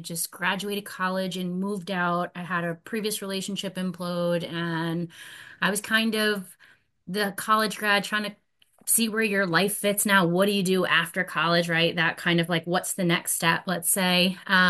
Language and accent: English; Atlanta, Georgia, United States; And once I graduated, I got a job in New Jersey. And so I just moved and I stayed up here. I'm originally from Atlanta.